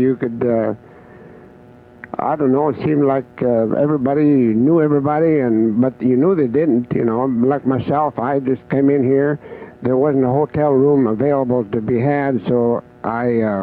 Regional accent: Canada; I was raised in Canada. I knew what cold weather was like

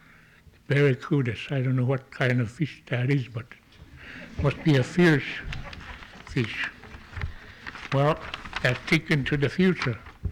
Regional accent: Elim, Alaska, United States; from Elam

